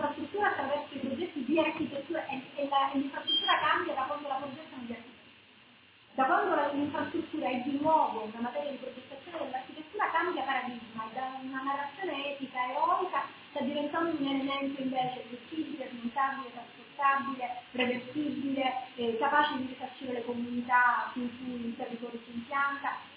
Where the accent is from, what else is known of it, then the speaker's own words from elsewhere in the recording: Sicily, Italy; che noi come siciliani dobbiamo vedere